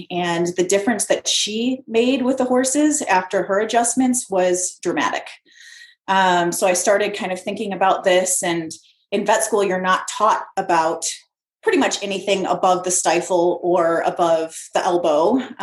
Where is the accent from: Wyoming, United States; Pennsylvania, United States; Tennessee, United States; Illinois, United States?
Illinois, United States; Chicago; I grew up in the Chicago area